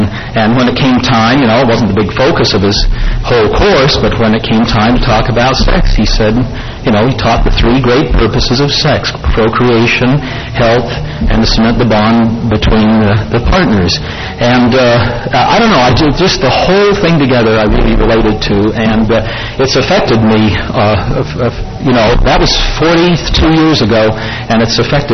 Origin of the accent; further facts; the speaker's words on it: New York, United States; I didn't know I did know some people, but I didn't know very many. I was from New York, and I was wondering whether I should join a fraternity.